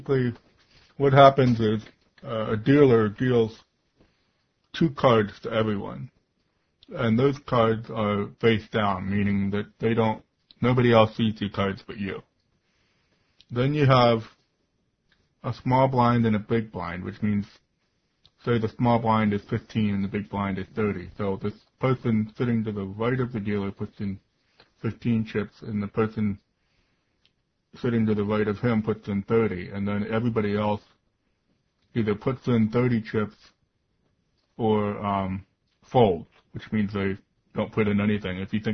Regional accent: Pennsylvania, United States; I'm still here in Pennsylvania. I just graduated from college and now living at home here.

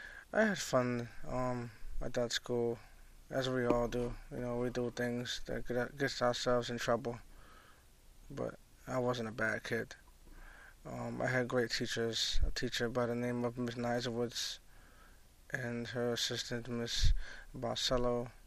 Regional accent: Bronx, New York, United States; I was born and raised in the Bronx. I'm still living in the Bronx.

